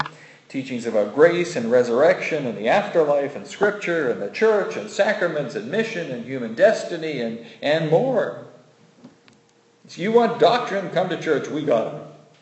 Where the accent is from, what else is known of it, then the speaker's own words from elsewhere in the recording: England, United Kingdom; I mean, I was a kid from England, and I was getting insight into a totally different culture.